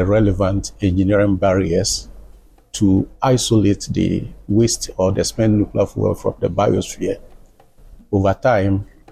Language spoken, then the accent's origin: English; Ghana; I am originally from Ghana, and that is where I stay.